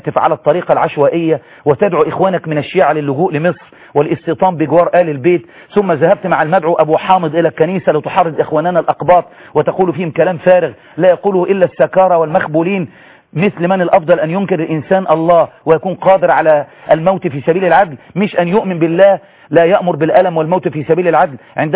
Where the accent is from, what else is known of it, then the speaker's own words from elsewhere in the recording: Kafr El Sheikh Governorate, Egypt; born there; لأنه صديق وبلدياتي وأقرب مرشحين جغرافيا لمسقط رأسي في قرية برياض كفر الشيخ